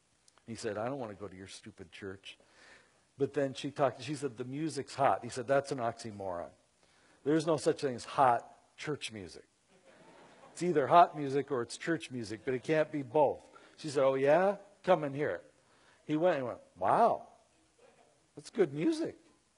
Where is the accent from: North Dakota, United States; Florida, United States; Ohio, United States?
North Dakota, United States; I know a woman named Nancy back in my hometown, and I grew up in North Dakota.